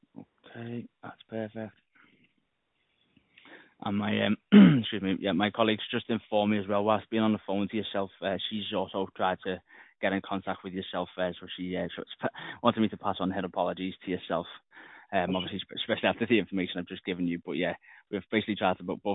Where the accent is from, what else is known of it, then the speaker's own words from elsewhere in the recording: Liverpool, North West England, United Kingdom; I'm from Liverpool, support Everton